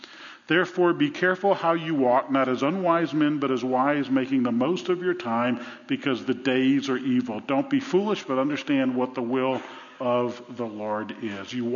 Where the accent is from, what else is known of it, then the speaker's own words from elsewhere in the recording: New Orleans, Louisiana, United States; You know, I grew up in New Orleans. In New Orleans, there are roaches as long as my forearm.